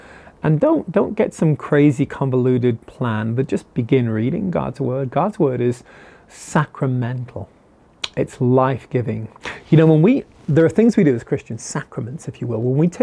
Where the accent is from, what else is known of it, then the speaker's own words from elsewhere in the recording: United Kingdom; I'm a Brit who loves Jesus. Somebody who loves Jesus and a Brit. Actually, I need to stop saying that. I'm now an American. I'm half American, half British.